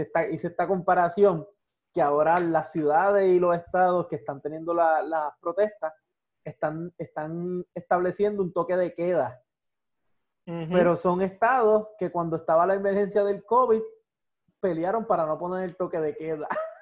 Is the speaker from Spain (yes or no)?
no; Puerto Rico; Yo digo, yo soy puertorriqueño, criado y nacido.